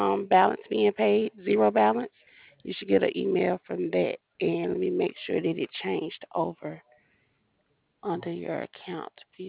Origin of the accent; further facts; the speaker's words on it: Montgomery, Alabama, United States; I'm from Montgomery.